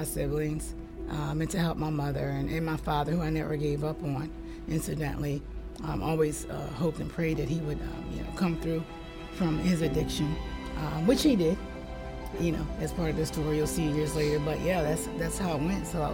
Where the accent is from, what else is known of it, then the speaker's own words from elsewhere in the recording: Chester, Pennsylvania, United States; also born or lived in Charleston, West Virginia; So I was raised in Chester, Pennsylvania. Yeah, Chester, Pennsylvania.